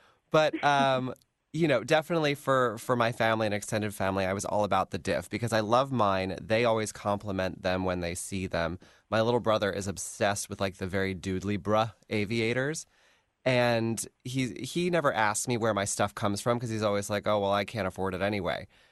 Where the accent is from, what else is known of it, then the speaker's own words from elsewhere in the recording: United States; And when you work as an American abroad, you have to acquire a visa to get into most countries to work there.